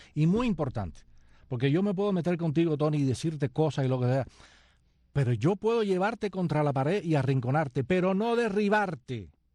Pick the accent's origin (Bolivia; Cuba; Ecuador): Cuba; Havana; De La Habana.